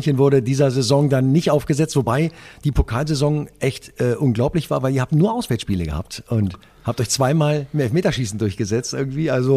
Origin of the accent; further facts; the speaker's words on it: Wolfsburg, Lower Saxony, Germany; Ich bin gebürtiger Wolfsburger, also ich kenne das mein Leben lang nicht anders und stehe da natürlich zu.